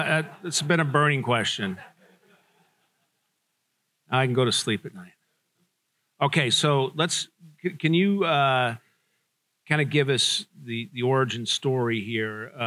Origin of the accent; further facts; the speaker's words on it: Las Vegas, Nevada, United States; So I'm from Las Vegas, native Las Vegan.